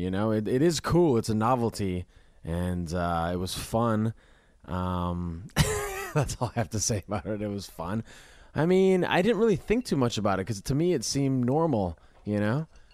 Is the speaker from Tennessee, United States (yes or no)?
no; Minnesota, United States; No, I grew up in Minnesota.